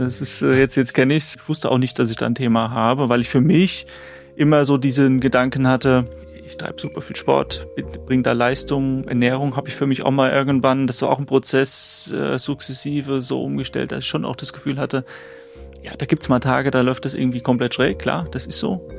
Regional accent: Hesse, Germany; ich komme aus dem Rhein-Main-Gebiet

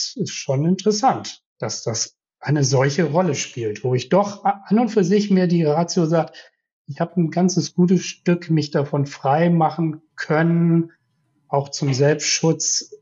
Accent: St. Peter-Ording, Schleswig-Holstein, Germany; also born or lived in Hamburg; bin in Hamburg geboren. Wir sind dann aus Hamburg weggegangen, nach St. Peter-Ording, wo ich groß geworden bin.

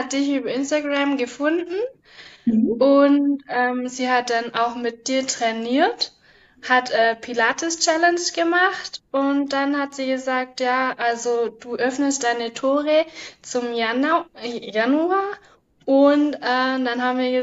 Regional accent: Baden-Württemberg, Germany; komme aus der Nähe von Ulm.

